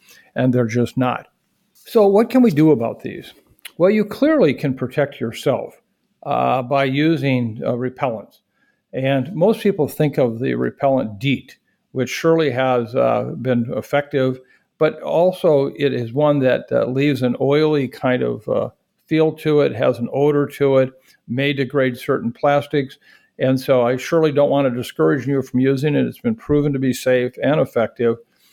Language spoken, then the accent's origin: English; Iowa, United States; a community not far from my hometown where I was raised in Iowa.